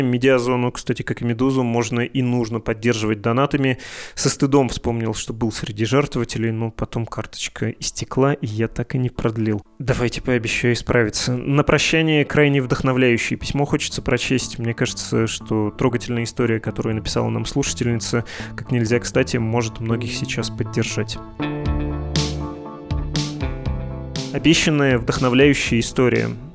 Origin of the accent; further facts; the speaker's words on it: Moscow, Russia; Это на мой ответ, что я из Москвы.